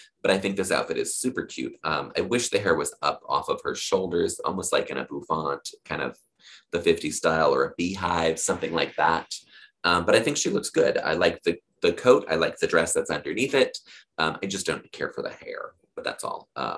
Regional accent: United States; I'm going to call her Scone because I'm from the United States

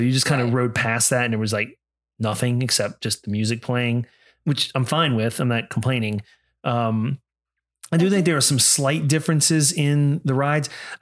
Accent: New Orleans, Louisiana, United States; I mean, I grew up in New Orleans.

